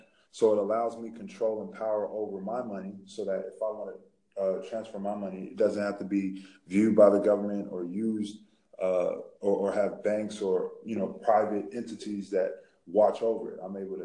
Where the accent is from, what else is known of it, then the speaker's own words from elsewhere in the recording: Los Angeles, California, United States; I am from South Central Los Angeles. You know, I grew up off soccer and Crenshaw.